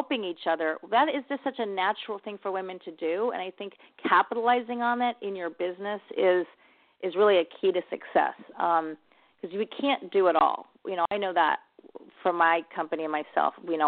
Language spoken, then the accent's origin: English; San Diego, California, United States; also born or lived in Los Angeles; I am originally from San Diego. I grew up here, and I actually lived in Los Angeles.